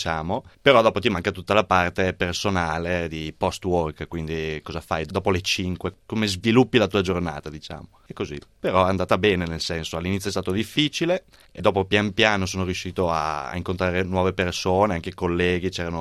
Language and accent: Italian; Brescia, Lombardy, Italy; io sono di Brescia e la nostra realtà comunque è una realtà abbastanza attiva dal punto di vista lavorativo